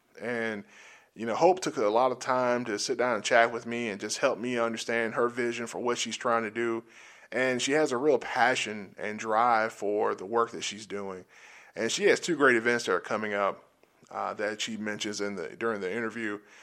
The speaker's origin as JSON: {"language": "English", "region": "Georgia", "country": "United States", "tie": "born or raised there", "said": "And none of this stuff existed in my world where I grew up at in South Georgia."}